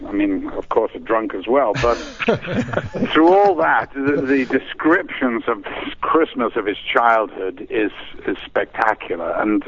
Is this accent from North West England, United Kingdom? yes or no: yes; Liverpool, North West England, United Kingdom; because I was raised in Liverpool, which is not that far. It's on the west coast, and it's just a bit further north than Wales, the Welsh coast.